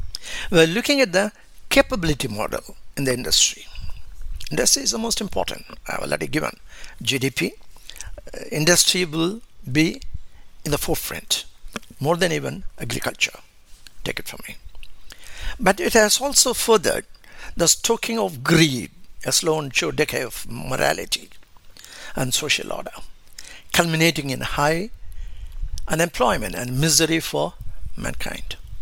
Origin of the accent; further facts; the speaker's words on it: Ramanathapuram, Tamil Nadu, India; I hail from Ramanathapuram.